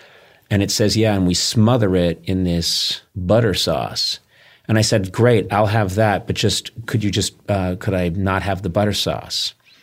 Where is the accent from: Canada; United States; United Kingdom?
United States; East Coast; now in Los Angeles, United States; I grew up on the East Coast.